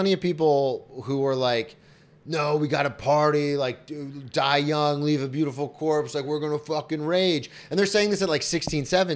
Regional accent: Florida, United States; Well, I only say that because I'm from Florida, so everyone's like, oh, Florida.

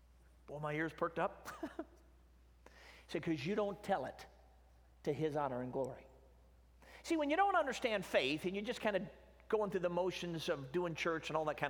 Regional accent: Chicago, Illinois, United States; now in Michigan, United States; I'm a preacher's kid. I grew up in Chicago. And I base out of Michigan now for the last 20 years, but my grandmother is from Alabama, so I got roots here.

